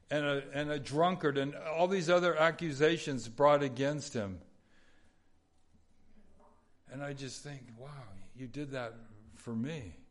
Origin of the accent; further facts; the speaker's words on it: California, United States; I grew up in Southern California.